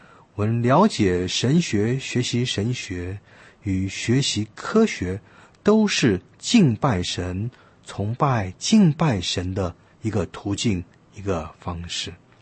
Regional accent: China; 我们中国人的所有的发明

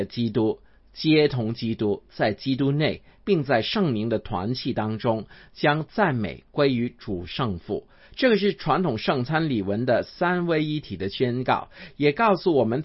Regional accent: China; 就好像我们中国人经常说的起承转合一样

